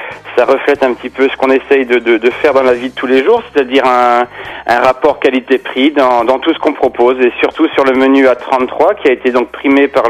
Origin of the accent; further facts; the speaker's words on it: Brittany, France; je suis breton.